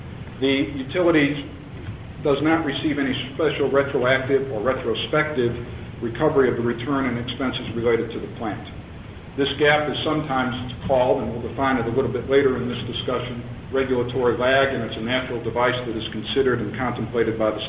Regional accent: El Paso, Texas, United States; I'm from El Paso. I represent the city of El Paso in this proceeding.

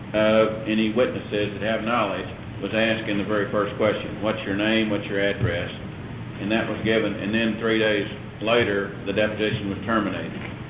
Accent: Houston, Texas, United States; Your Honors … from Houston

